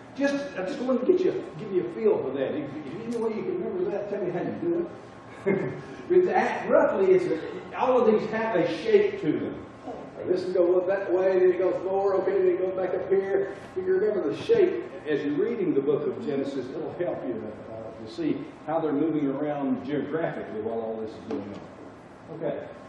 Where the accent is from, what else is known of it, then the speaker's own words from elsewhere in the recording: Southern United States, United States; accent: southern; And that's my southern accent.